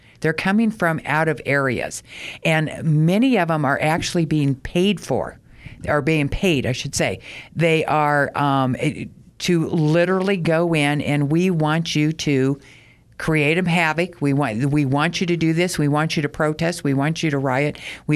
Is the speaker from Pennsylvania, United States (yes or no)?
no; Prescott, Arizona, United States; To my knowledge, and I grew up in Prescott.